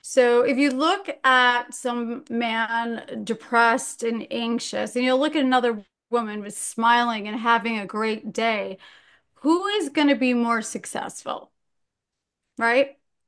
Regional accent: Milwaukee, Wisconsin, United States; from Milwaukee, Wisconsin.

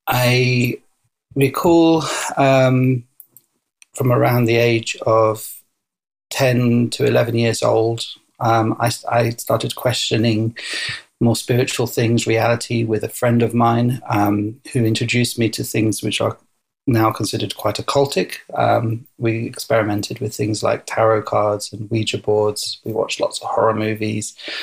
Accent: London, United Kingdom; I am a Jewish believer in Jesus. My mother is Israeli. Even though we grew up in London, England, my father's not Israeli, he's British. So we grew up in London and I went to a Jewish primary school and then to an all-boys private school after that in North London.

